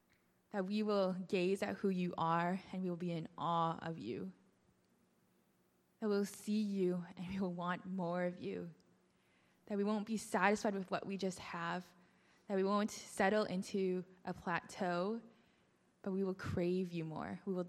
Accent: Saskatchewan, Canada; now in Vancouver, Canada; I'm originally from Saskatchewan, so moving to Vancouver to BC is pretty amazing. I went from like minus 40 degree weather with wind chill to like plus 4 degrees in the middle of December.

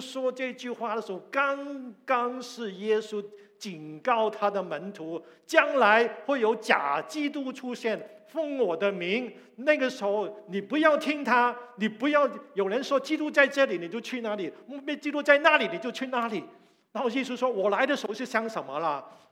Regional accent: China; 因为有很多的跟我们中国人的思想是有关的

